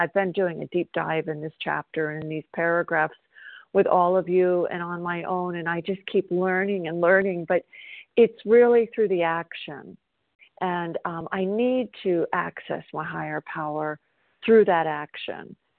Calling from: South Carolina, United States; I'm calling from South Carolina.

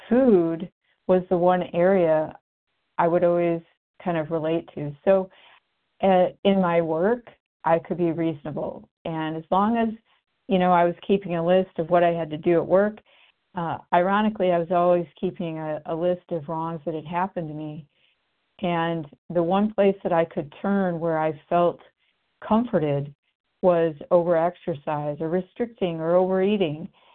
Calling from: Indiana, United States; I'm calling from Indiana.

